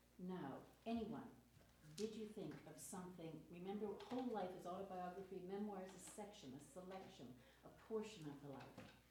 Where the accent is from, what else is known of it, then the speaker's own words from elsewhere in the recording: Edmonton, Alberta, Canada; I come down from Edmonton, Canada.